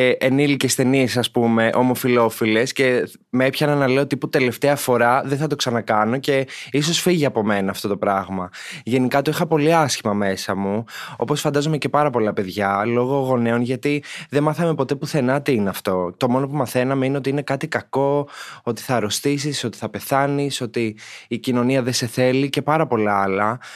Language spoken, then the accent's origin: Greek; Himarë, Vlorë County, Albania; Είμαι 23 ετών. Είμαι nail artist κατά βάση. Κατάγομαι από τη Χιμάρα της Αλβανίας.